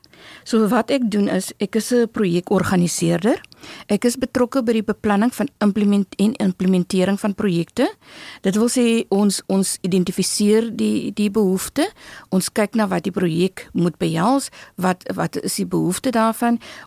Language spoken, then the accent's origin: Afrikaans; Walvis Bay, Erongo, Namibia; now in Stellenbosch, South Africa; My hart sal altyd in Namibia bly, altyd in Walvisbaai bly. In Narwal, my woonbuurt waar ek vandaan kom. So, dis waar my hart is, maar ek is so lief vir Stellenbosch en ek dink ek gaan nie wegtrekkie.